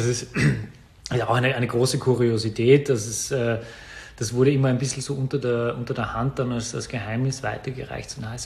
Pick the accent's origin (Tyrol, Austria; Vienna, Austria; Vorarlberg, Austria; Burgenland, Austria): Vienna, Austria; ich bin in Wien geboren und aufgewachsen, hier die Schule besucht.